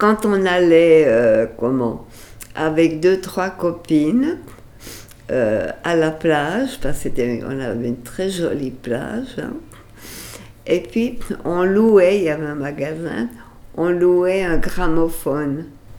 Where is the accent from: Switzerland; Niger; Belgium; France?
Switzerland; Biel, Bern; Moi, je suis originaire de Bienne, dans le canton de Berne. Oui, je suis née, grandie, mariée là-bas.